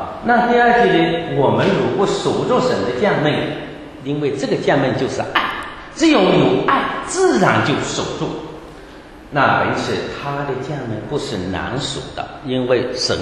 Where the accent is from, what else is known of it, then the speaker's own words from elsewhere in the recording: Zhejiang, China; 其实老乡也不是老乡，是我们浙江人，我们大家都说自己老乡嘛